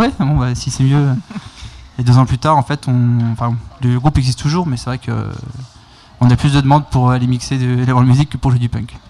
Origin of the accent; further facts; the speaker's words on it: Brittany, France; parce que je suis breton